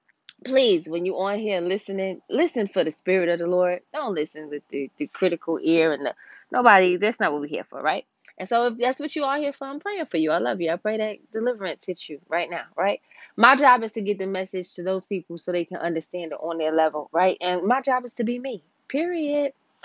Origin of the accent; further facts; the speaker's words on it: New York, United States; I'm from New York, calm down.